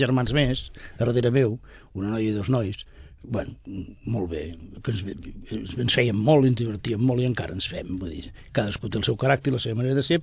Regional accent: Sabadell, Catalonia, Spain; born there; A Sabadell, província de Barcelona.

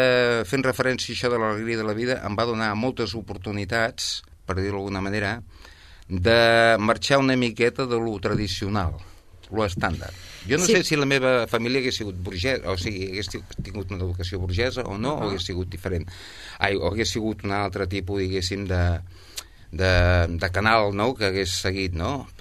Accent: Sabadell, Catalonia, Spain; born there; Jo vaig néixer a Sabadell.

